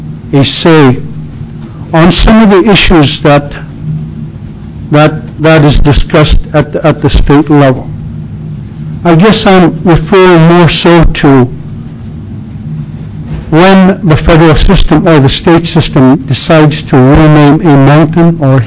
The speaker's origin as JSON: {"language": "English", "town": "Noorvik", "region": "Alaska", "country": "United States", "said": "I'm from the Northwest region. I'm originally from Novik, Alaska. I grew up with my grandmother."}